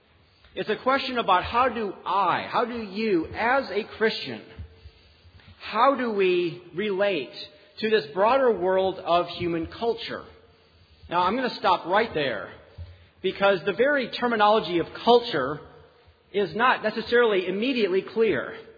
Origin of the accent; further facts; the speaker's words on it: Chicago, Illinois, United States; even though I grew up in the Chicago area, we would come out and spend about 2 weeks every summer up in Wolfboro